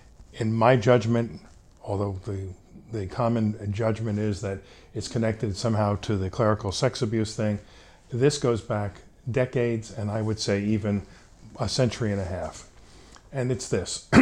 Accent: Newark, New Jersey, United States; Newark, New Jersey.

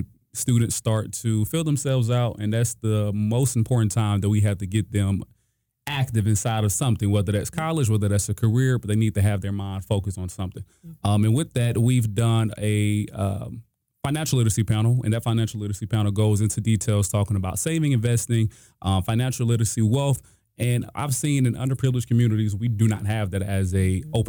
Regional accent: Atlanta, Georgia, United States; So I was from Atlanta, like I said

